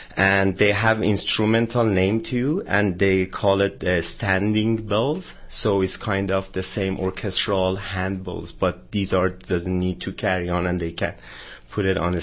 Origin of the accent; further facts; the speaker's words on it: Iran; I'm originally from Iran.